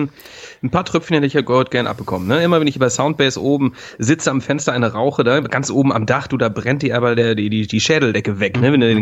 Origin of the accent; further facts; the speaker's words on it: Ennepetal, North Rhine-Westphalia, Germany; In Hagen auch, eine Stadt, die sehr nah meiner Heimatstadt liegt, in Ennepetal